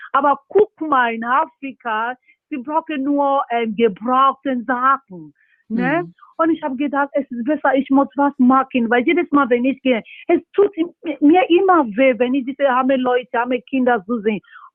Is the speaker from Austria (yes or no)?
no; Nigeria; German is a second language; Ja, bei uns in Nigeria, es gibt so viele Talente, ne?